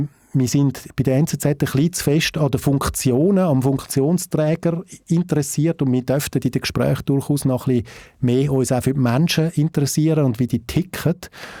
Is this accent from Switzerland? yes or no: yes; Winterthur, Zurich, Switzerland; Ich komme ja aus einer Arbeiterfamilie. Mein Vater war Arbeiter gewesen, der Sulzer. Ich bin in Winterthur aufgewachsen